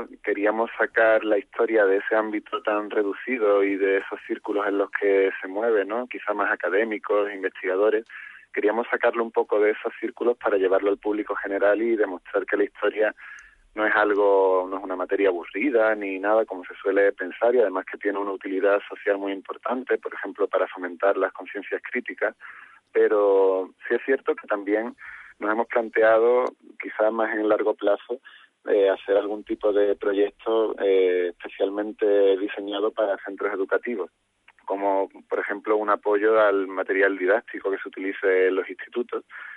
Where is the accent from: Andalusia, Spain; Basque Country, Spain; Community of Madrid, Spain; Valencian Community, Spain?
Andalusia, Spain; Algeciras; los tres somos campogibraltareños.